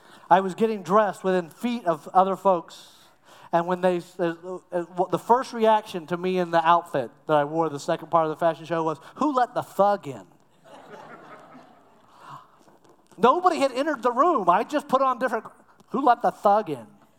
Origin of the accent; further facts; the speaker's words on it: Cocoa Beach, Florida, United States; now in New Smyrna Beach, United States; I live in New Smyrna Beach because I said yes to God. That's a great deal. I grew up near Cocoa Beach, so I love the beach.